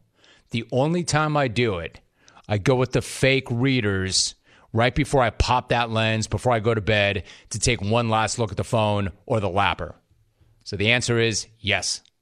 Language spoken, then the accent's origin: English; Los Angeles, California, United States; I grew up in Los Angeles.